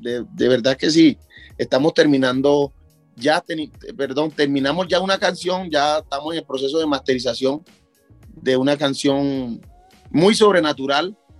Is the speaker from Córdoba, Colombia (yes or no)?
yes; Montería, Córdoba, Colombia; Yo soy de Montería, de Córdoba.